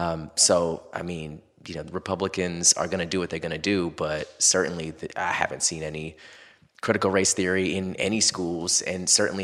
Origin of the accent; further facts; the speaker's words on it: Orlando, Florida, United States; I remember growing up in Florida, in Orlando, and we got absolutely no critical race theory whatsoever in the school system growing up.